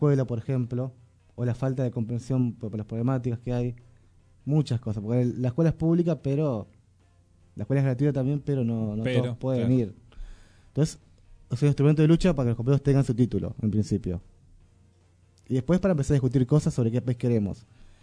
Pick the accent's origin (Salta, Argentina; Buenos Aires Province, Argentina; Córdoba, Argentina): Buenos Aires Province, Argentina; Merlo; Porque nosotros somos de Merlo, ¿no?